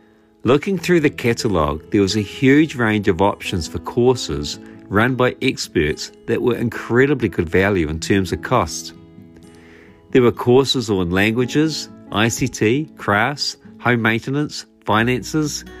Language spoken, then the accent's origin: English; Masterton, Wellington, New Zealand; there are similar courses run in Masterton, my hometown, that are also run by experts